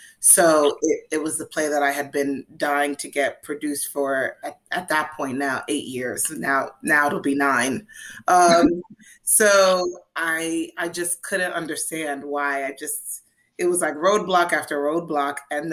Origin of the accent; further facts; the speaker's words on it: New York City, New York, United States; look, I'm a New Yorker, so I'm just like, pessimism is in my, you know, blood